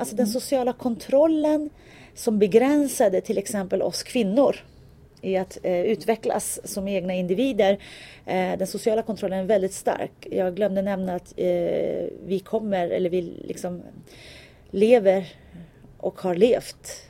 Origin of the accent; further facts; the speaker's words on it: Tyresö, Stockholm County, Sweden; Jag är en Tyresöbo och jag är född och uppvuxen i Tyresö kommun. Och jag älskar Tyresö kommun. Och jag vet att den dagen jag dör så kommer jag också bli begraven här i kommunen.